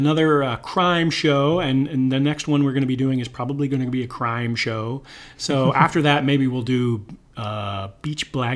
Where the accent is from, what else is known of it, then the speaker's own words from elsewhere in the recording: Canada; I'm Canadian.